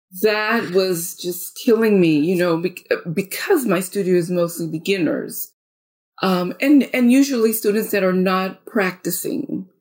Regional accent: Costa Rica; now in Texas, United States; So I'm originally from Costa Rica, Central America, but I have lived here in Texas, United States, for the last 30 plus years, maybe 36, 37. I live in a small town south of Fort Worth, the DFW area.

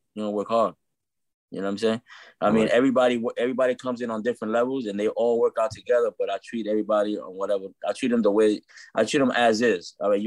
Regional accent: Brooklyn, New York, United States; I was born and raised in Brooklyn, man.

